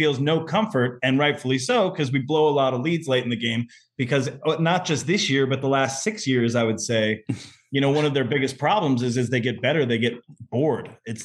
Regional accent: Detroit, Michigan, United States; I grew up in Detroit and his sister was in my best friend's school.

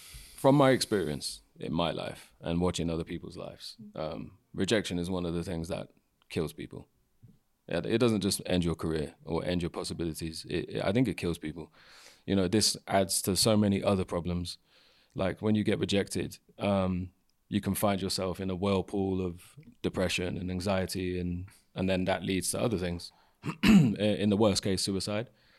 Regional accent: England, United Kingdom; I'm from England, as you can hear.

